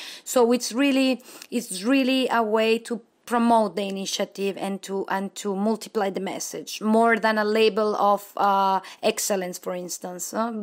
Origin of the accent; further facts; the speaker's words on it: Mexico; English is a second language; I am not European. to start with, I'm from Mexico, so for me it's super interesting to when I arrived here